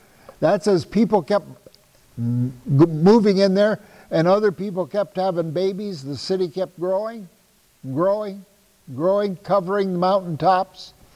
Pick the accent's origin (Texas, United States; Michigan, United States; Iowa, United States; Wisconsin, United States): Iowa, United States; And I'm from Iowa, and I can tell you Iowa dirt is worth a lot more money than Israel dirt. A lot blacker.